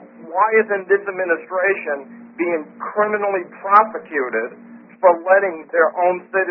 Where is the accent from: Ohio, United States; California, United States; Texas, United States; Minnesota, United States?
Texas, United States; Fort Worth; I'm from Fort Worth, Texas.